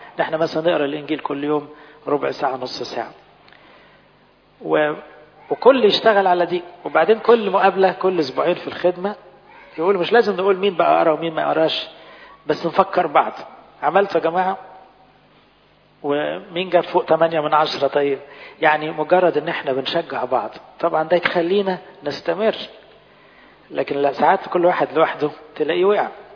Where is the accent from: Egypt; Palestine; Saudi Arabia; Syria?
Egypt; عندنا عيب كلنا كمصريين وساعات كأقباط